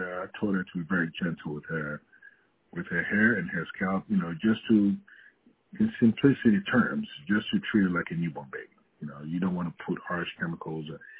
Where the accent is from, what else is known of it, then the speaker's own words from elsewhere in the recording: Ghana; which was very commonplace growing up in Ghana.